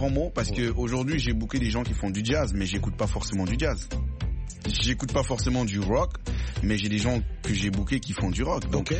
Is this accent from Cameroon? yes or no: yes; Cameroon; à la base, moi je suis rugbyman professionnel, je suis Camerounais.